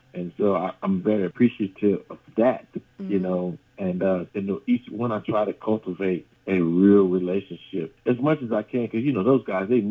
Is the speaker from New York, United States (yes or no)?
no; Brunswick, Georgia, United States; She lived down the road from me. I'm from Brunswick, Georgia.